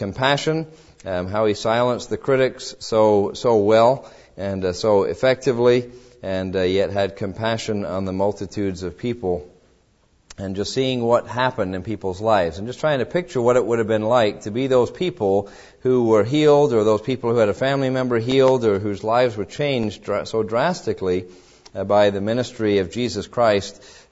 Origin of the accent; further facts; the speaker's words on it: England, United Kingdom; I grew up in England, and the roofs are made of slate, and they're pitched